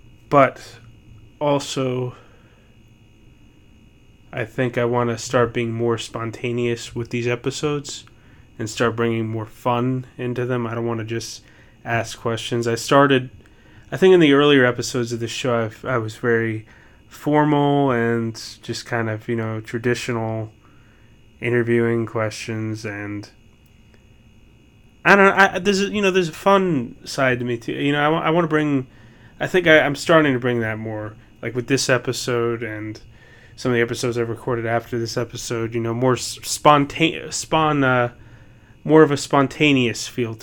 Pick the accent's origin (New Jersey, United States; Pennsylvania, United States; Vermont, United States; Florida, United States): New Jersey, United States; Well, I mean, I'm from New Jersey, so I guess I'm just kind of, like, I've always been here.